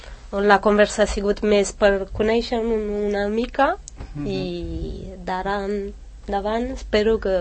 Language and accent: Catalan; Romania; Catalan is a second language; now in Spain; Sí, vinc de Romania. Fa 5 anys que estic aquí. Primer any he après castellà, perquè tampoc és la meva llengua. I després, com m'agrada molt el català, vaig fer cursos en consorci